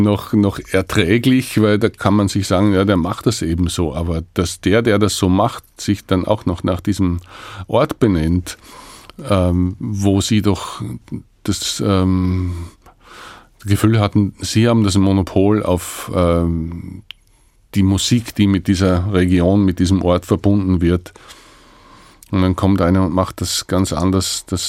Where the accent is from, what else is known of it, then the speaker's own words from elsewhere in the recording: Styria, Austria; ich bin ein Steirer Bub